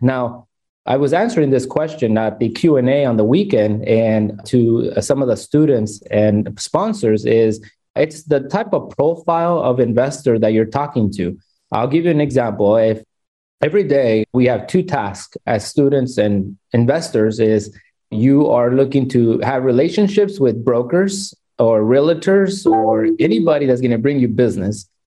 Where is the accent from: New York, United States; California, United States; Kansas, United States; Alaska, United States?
California, United States; Salinas; I'm from Salinas, California. And if you don't know where Salinas is, that is, it's in Central Coast.